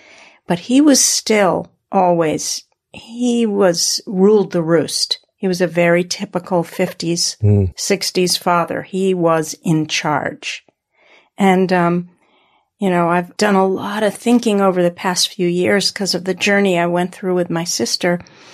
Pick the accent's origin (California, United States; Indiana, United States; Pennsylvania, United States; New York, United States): New York, United States; We grew up right on the Sound, and everything was about going to the beach or driving over to the South Shore and going to the Hamptons or Fire Island, things like that.